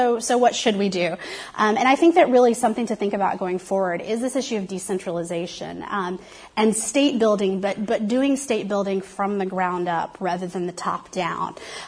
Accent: Texas, United States; when I would tell people I was from Texas, there was this amazing thing that happened.

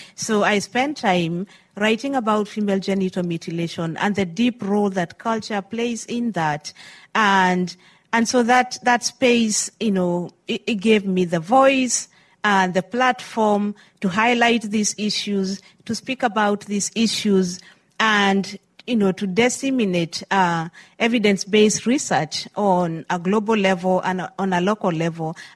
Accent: Kenya; So I come from the Maasai community from Kenya

